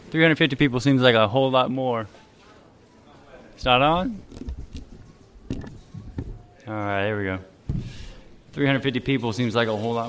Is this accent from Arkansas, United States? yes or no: yes; Arkansas, United States; I'm from Arkansas, across the pond